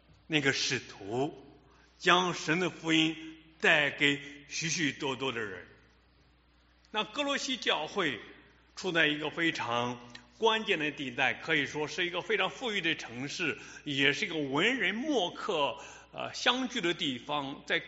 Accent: China; 特别是我们中国人呢，非常注重这一点，

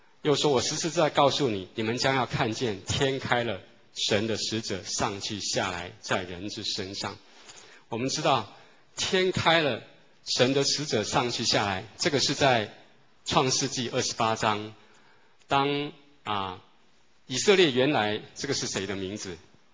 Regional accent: China; 我们中国人很盼望说可以有天人合一的这样的梦想。

